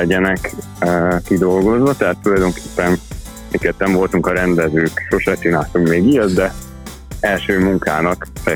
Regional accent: Debrecen, Hajdú-Bihar, Hungary; Ugye nagyrészt debreceniek vagyunk, ezért piros-fehér sálatot találtunk

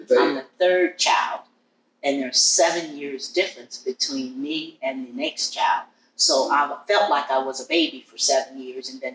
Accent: Amherst County, Virginia, United States; So I grew up in Amherst County.

